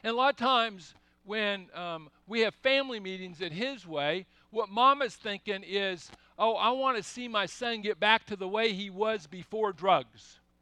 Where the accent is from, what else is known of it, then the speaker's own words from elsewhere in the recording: Seattle, Washington, United States; he was from Texas and I was from Washington.